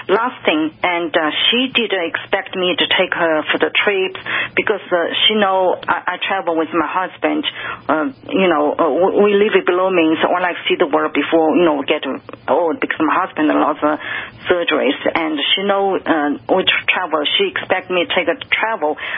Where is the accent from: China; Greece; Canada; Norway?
China; English is a second language; now in United States; As a matter of fact, when I was in China, when I was in China, the Communist Party control at the time, I heard English American broadcast and BBC broadcast in radio, and I caught my interest, and I decided to learn, and I decided I want to come to this country